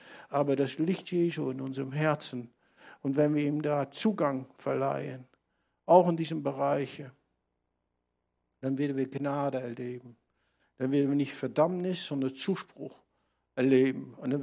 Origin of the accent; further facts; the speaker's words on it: North Rhine-Westphalia, Germany; Bei uns in Münsterland wird das zum Teil noch richtig groß gefeiert.